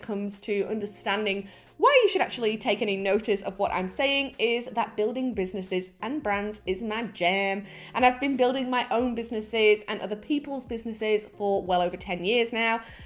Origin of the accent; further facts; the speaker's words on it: England, United Kingdom; now in Australia; Yes, I am English, but I have lived in Australia for coming up to 10 years.